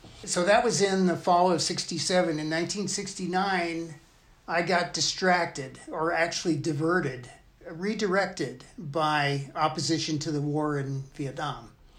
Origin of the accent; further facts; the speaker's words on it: Los Angeles, California, United States; born there; I was born in Los Angeles, and I've been in the Valley, in or around the Valley